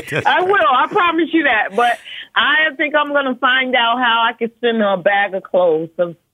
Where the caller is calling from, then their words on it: Atlanta, Georgia, United States; I'm calling from Atlanta.